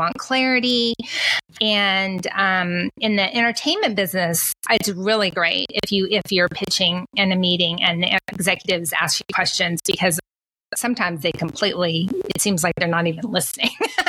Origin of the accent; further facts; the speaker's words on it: Texas, United States; I mean, I would never say that. I'm from Texas, but let's just pretend.